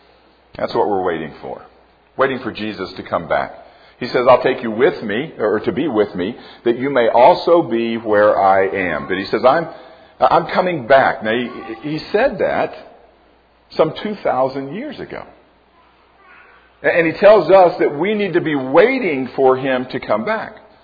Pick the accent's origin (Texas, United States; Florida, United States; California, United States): Florida, United States; We grew up in Florida and have been there more times than we could imagine.